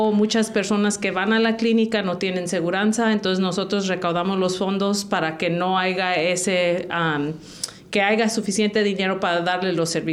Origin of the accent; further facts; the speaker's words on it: Napa, California, United States; born there; Y como mexicana y nacida aquí en Napa, me da mucho gusto que estén aquí.